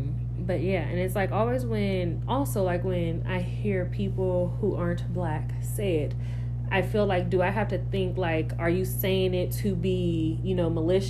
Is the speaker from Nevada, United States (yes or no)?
yes; Las Vegas, Nevada, United States; Yeah, right? Here in Vegas and traveled a lot.